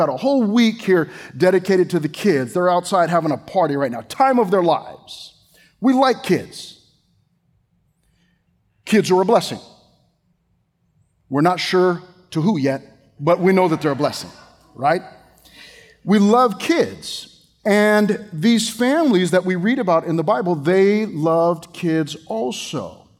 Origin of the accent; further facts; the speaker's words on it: United States; Yes, I'm American, but I don't watch any other sports.